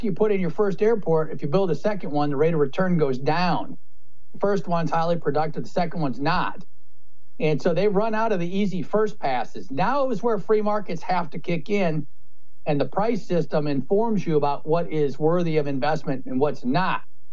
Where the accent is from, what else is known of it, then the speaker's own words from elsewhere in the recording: Midwest, United States; I'm from the Midwest, can't pull it off.